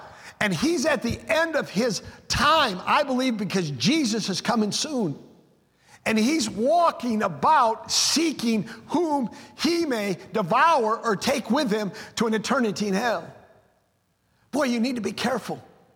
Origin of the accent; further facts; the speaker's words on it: United States; born there; I was born in America, in a free country, and I was born in a time when I didn't have to go to war.